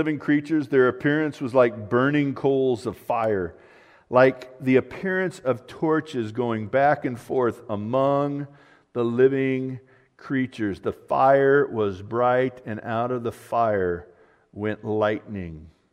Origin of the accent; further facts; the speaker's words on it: California, United States; I'm from Southern California.